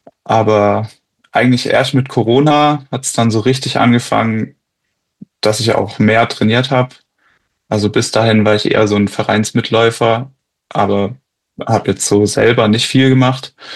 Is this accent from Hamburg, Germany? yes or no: no; Bavaria, Germany; Ich komme aus dem Allgäu